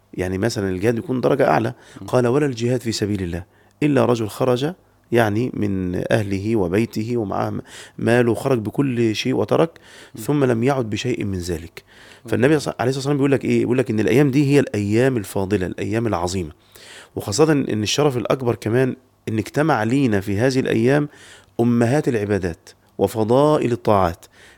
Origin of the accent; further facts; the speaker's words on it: Egypt; من فترة كده حصل زلزال عندنا في مصر